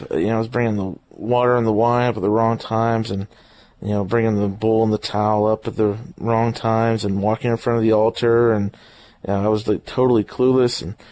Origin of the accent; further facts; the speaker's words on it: Lock Haven, Pennsylvania, United States; also born or lived in Williamsport; I was born actually in Williamsport, PA, and grew up in Lock Haven, actually a small town called Castania, and it's a village or a township of Lock Haven, and my parents are still there, so it's still my hometown to this day.